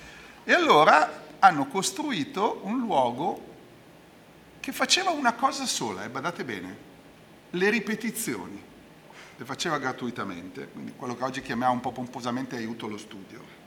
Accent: Tunisia; Italian is a second language; perché il mio italiano, essendo io tunisino, non è che sia proprio brillantissimo, no?

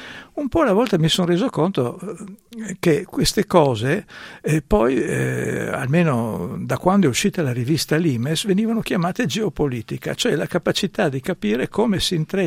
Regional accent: Trieste, Friuli-Venezia Giulia, Italy; essendo un triestino e abitando a Trieste

